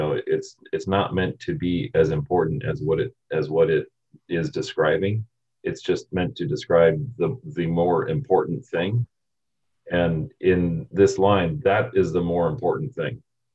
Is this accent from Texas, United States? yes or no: yes; Fort Worth, Texas, United States; You know, I grew up in the South in Fort Worth, in Texas, you know, Bible Belt.